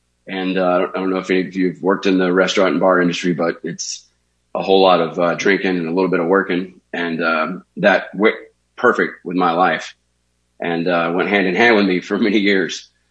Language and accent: English; Deep South, United States; I grew up in the Deep South. I had a loving family